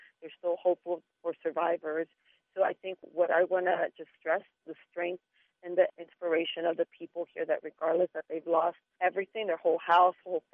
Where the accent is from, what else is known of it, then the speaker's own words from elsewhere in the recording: United States; now in Sierra Leone; As an American myself, I am inspired by the strength of the people here.